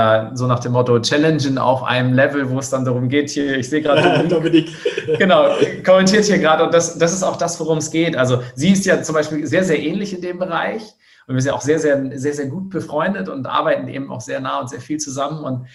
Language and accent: German; Schleswig-Holstein, Germany; Also ich komme aus der Landwirtschaft, ich bin auf dem Demeter-Bauernhof hier oben in Schleswig-Holstein groß geworden.